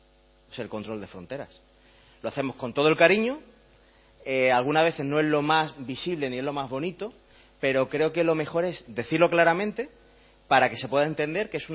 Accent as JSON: {"language": "Spanish", "region": "Melilla", "country": "Spain", "tie": "born or raised there", "said": "Yo soy de Melilla, he nacido, me he criado, conozco el tema"}